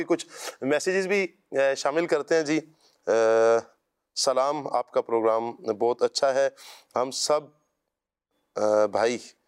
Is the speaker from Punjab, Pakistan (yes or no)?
yes; Chichawatni, Punjab, Pakistan; میں چیچا وطنی سے ہوں.